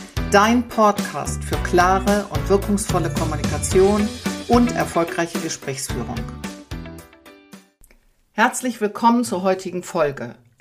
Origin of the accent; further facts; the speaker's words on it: North Sea coast, Germany; Ich bin an der Nordsee groß geworden, dass die Wellen kommen und die Wellen gehen.